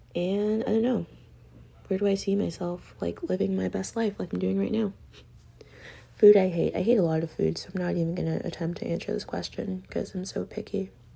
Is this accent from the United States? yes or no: no; Canada; I'm from Canada. I don't even know what the Midwest is.